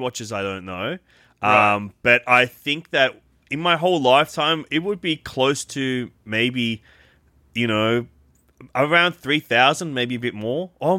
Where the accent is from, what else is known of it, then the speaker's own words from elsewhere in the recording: Sydney, New South Wales, Australia; around the same parts of Sydney I grew up